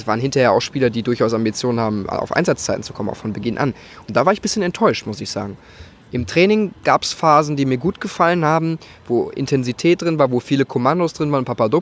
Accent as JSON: {"language": "German", "town": "Gelsenkirchen", "region": "North Rhine-Westphalia", "country": "Germany", "tie": "born or raised there", "said": "Ich komme aus dem Pott, gebürtig. Gelsenkirchen, wunderschöne Gelsenkirchen."}